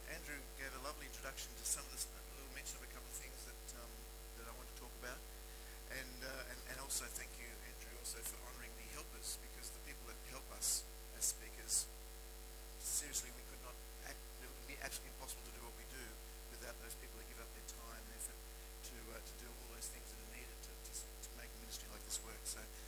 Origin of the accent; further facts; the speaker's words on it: Sydney, New South Wales, Australia; I'm a GP from Sydney, and I live in the Hawkesbury in Sydney, which is the northwest area.